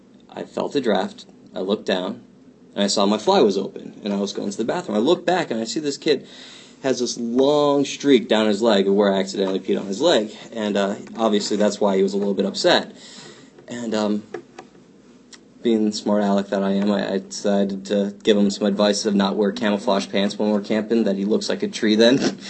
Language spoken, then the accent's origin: English; Summit, United States; I grew up in Summit, right next town over.